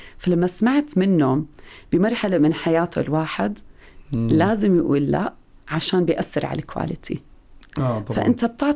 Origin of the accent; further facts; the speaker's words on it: Jordan; أنا صح أردنية من الأردن ودارسة بس عمري ما اشتغلت